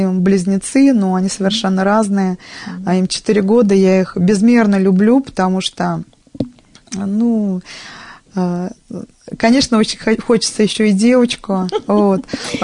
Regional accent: Gzhel, Moscow Oblast, Russia; А я коренная гжельская.

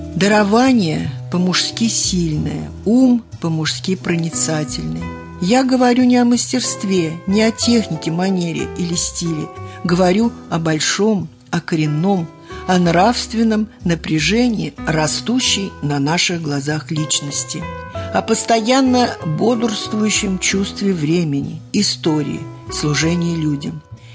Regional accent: Moscow, Russia; Я родилась в Москве, и с ней нерасторжима. Я москвичка, горожанка, но меня всегда влекло к деревне.

